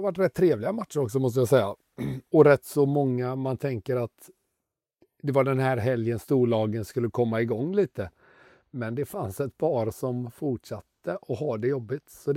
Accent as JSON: {"language": "Swedish", "town": "Gothenburg", "region": "Västra Götaland County", "country": "Sweden", "said": "Det är som oss göteborgare. Man är van vid regn."}